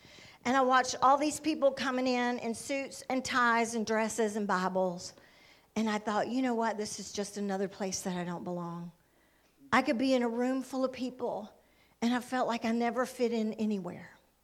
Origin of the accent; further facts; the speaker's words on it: Sylacauga, Alabama, United States; also born or lived in Birmingham; I was raised in Sylacauga